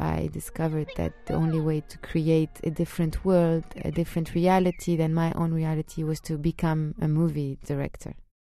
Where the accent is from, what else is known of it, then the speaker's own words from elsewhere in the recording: Lebanon; I grew up in Lebanon and I was born in a village in the mountains.